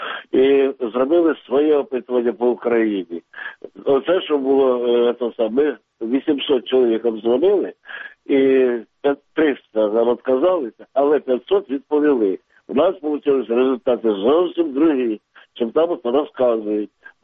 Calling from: Kharkiv, Kharkiv Oblast, Ukraine; Я з Харкова.

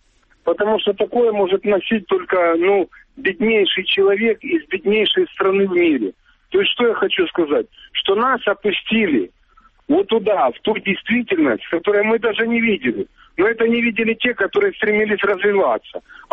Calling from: Donetsk, Donetsk Oblast, Ukraine; Добрый вечер … я из Донецка.

